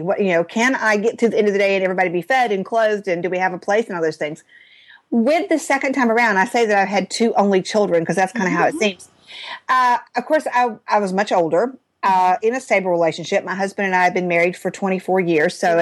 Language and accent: English; the South, United States; I'm from the South. We call it a pocketbook.